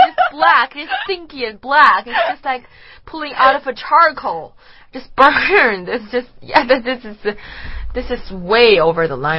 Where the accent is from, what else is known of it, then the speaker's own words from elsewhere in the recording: Beijing, China; Me, because I grew up in Beijing, so I would prefer sunny weathers because that's what happens to me every day when I was little.